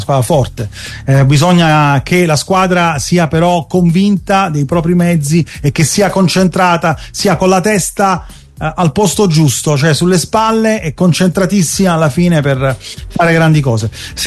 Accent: Naples, Campania, Italy; Cioè, noi siamo napoletani, sappiamo benissimo come siamo

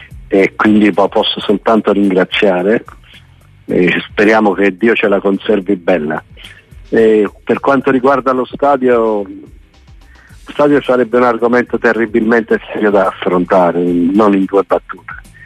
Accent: Salerno, Campania, Italy; now in Caserta, Italy; io da Salernitano trapiantato a Caserta

